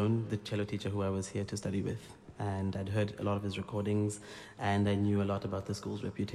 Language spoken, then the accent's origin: English; South Africa; I come from South Africa.